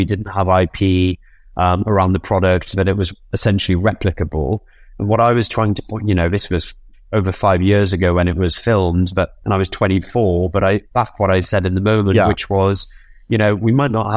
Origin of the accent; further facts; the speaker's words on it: Newcastle, North East England, United Kingdom; I'm not Italian. I'm a Geordie. I'm from Newcastle.